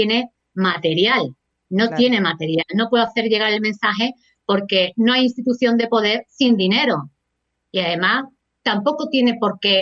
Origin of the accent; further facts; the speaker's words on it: Uruguay; Que afortunadamente lo recupera Uruguay y eso pues hizo que se publicase después en mi país, ¿no?